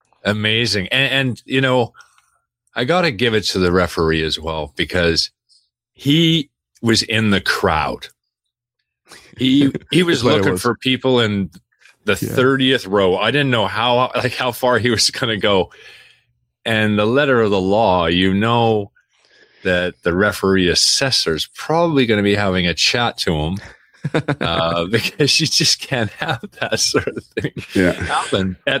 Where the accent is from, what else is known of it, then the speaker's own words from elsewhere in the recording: Canada; being a Canadian former international